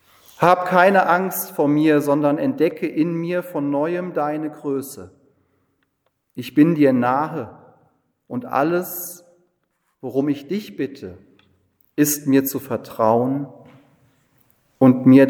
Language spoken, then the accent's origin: German; Giessen, Hesse, Germany; born there; ich bin in Gießen geboren worden